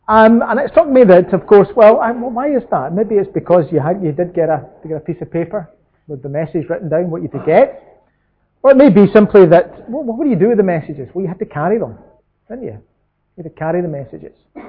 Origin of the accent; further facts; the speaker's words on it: Scotland, United Kingdom; When I was a little bit younger, growing up in Lanarkshire, sometimes I would be asked to go for the messages.